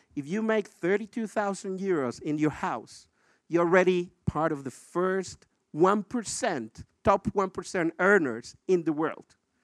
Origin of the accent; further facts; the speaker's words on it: Mexico; you know, I grew up in Mexico, and when I was young, I had the blessing to have a mom. I come from a single mother family.